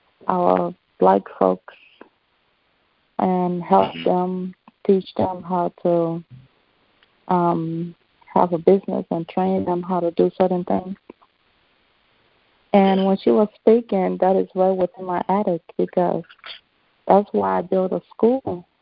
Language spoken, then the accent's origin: English; Liberia; I'm from Liberia, West Africa.